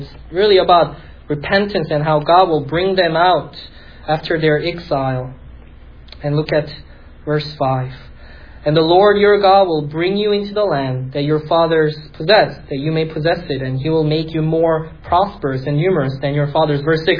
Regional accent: Philadelphia, Pennsylvania, United States; moved away

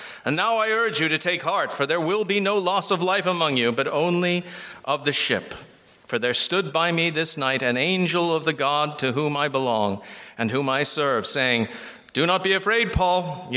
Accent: England, United Kingdom; But when I were a lad growing up in England

